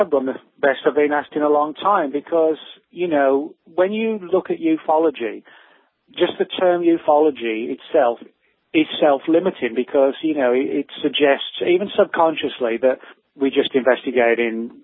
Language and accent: English; England, United Kingdom; now in United States; because I live in the US. I've, you know, I've been here 12 years, but I'm originally from England.